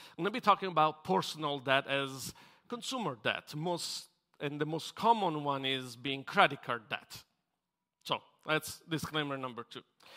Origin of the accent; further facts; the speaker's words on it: Italy; now in United States; I come from Italy, and it was very difficult to get any credit.